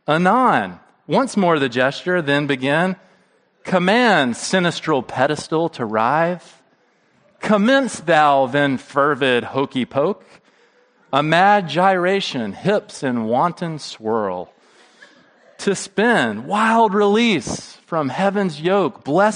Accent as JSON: {"language": "English", "town": "Montgomery", "region": "Alabama", "country": "United States", "tie": "born or raised there", "said": "at the Dexter Avenue Baptist Church in my hometown of Montgomery, Alabama."}